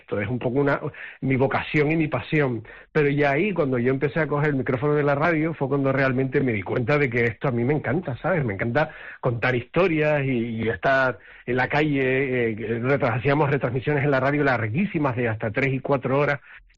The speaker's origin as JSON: {"language": "Spanish", "town": "Gáldar", "region": "Canary Islands", "country": "Spain", "tie": "born or raised there", "said": "Yo empecé en la radio de mi pueblo, que además yo digo la palabra pueblo con todo la boca llena, con orgullo, a pesar de que ya Galdar es una gran ciudad."}